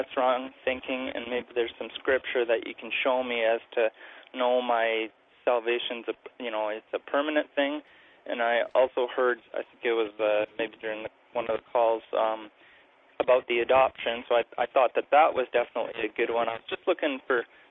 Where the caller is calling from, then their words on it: Canada; I came across you guys a couple weeks ago as a Canadian listener.